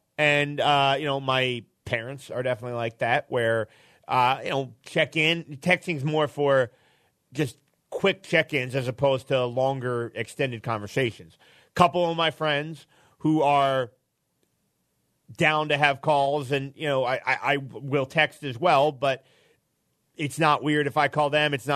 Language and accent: English; Cherry Hill, New Jersey, United States; it's about 5 minutes from our home in Cherry Hill, New Jersey, my hometown.